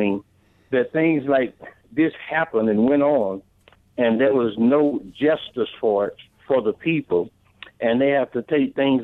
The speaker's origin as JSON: {"language": "English", "region": "the South", "country": "United States", "said": "I'm from the South. I'm 68 years old. I was there when things like this happened."}